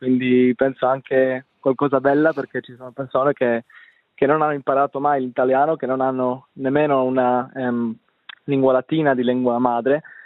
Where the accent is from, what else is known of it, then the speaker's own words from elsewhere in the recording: Spain; Italian is a second language; now in Italy; io per esempio sono spagnolo